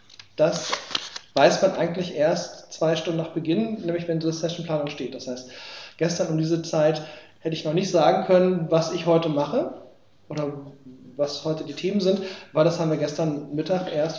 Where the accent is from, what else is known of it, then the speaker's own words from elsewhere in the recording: Lower Saxony, Germany; ich komme aus dem Landkreis Peine, arbeite also in Braunschweig